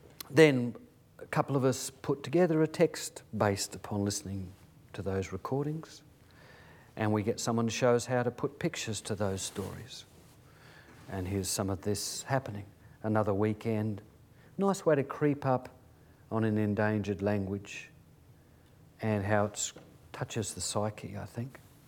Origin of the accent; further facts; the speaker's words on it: Albany, Western Australia, Australia; get together in Albany where the stories were recorded, my hometown, it's pretty well ancestral country.